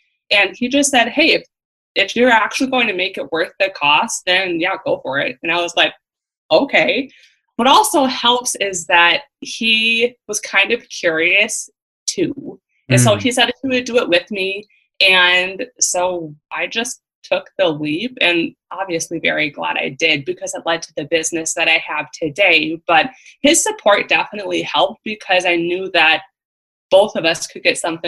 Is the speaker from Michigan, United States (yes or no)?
no; Wisconsin, United States; I am from Central Wisconsin, and I'm 24 and a full-time entrepreneur now.